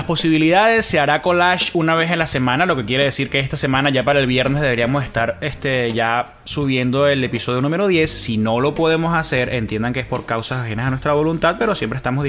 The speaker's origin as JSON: {"language": "Spanish", "country": "Colombia", "lives_now": "Las Vegas, United States", "said": "Soy colombiana y vivo en Las Vegas."}